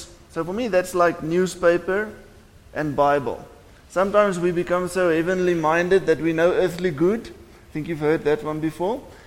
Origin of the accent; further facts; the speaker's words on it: KwaZulu-Natal, South Africa; So I grew up in Natal, and we went on an outreach, but I wasn't a Christian yet.